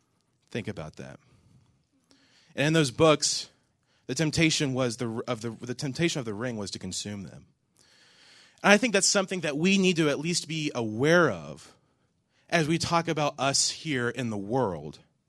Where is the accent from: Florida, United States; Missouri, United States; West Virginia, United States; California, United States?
West Virginia, United States; Ripley; So I grew up in Ripley, West Virginia. Is there anybody from West Virginia in here? I'm the only country boy.